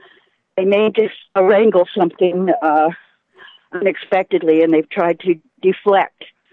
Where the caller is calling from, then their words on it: Seattle, Washington, United States; I'm calling from Seattle.